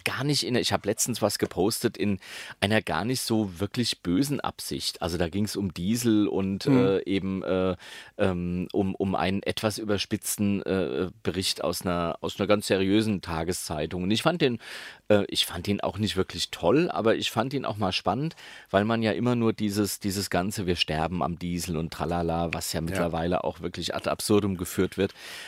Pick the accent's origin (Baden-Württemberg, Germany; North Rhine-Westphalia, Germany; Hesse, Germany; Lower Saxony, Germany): Hesse, Germany; Eddersheim; ich bin ja in Eddersheim aufgewachsen, das ist bei Hattersheim, das wiederum bei Sindlingen, das ist bei Höchst. Also in der Nähe von Frankfurt-Höchst.